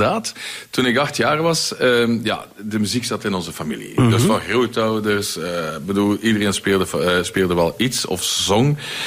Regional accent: Flanders, Belgium; accent: Flemish; now in Mallorca, Spain; Natuurlijk, ik sprak enkel maar Vlaams. Ja. Ik kon geen taal. En ik kon geen Engels, ik kon geen Duits, ik kon niks. Maar goed, zwat. We gaan onze plan wat trekken. Zo ben ik dan terechtgekomen op Mallorca.

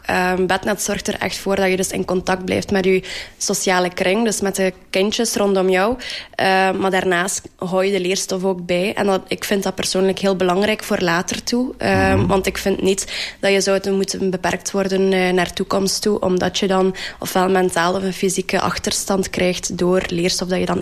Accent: Zwalm, East Flanders, Belgium; ik kom van Zwalm. Ik ben 21 jaar oud. Ik woon ondertussen een jaar samen met mijn vriend in Zwalm ook.

